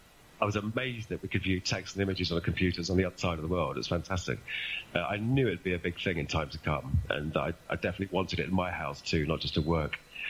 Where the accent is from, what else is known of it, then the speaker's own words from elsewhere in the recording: London, United Kingdom; also born or lived in Glasgow; born in Glasgow in 1966. I had no siblings. My parents broke up when I was six. Spent another year living in Glasgow, living with my dad, before going down to London to live permanently with my mum and stepdad.